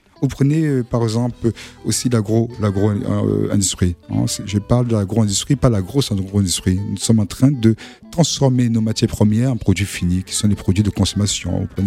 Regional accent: Reims, Grand Est, France; je suis né à Reims, la ville du Sacre, hein, la ville de Champagne, hein.

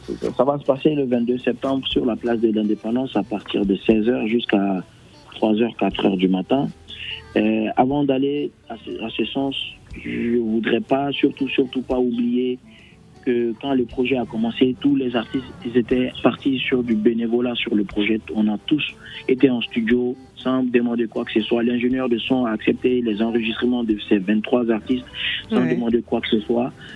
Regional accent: Mali; c'est tout à fait normal parce qu'on vient du Mali.

